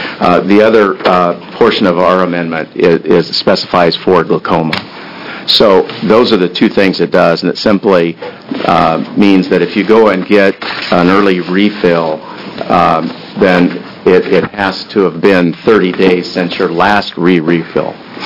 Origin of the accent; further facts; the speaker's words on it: Portland, Oregon, United States; I'm an ophthalmologist from Portland, Oregon.